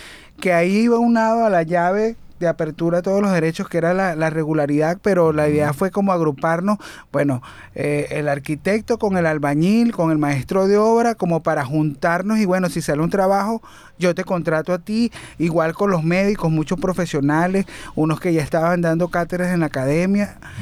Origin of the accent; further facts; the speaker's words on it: Venezuela; vamos a crear una palabra donde el que la escuche sabe que somos venezolanos.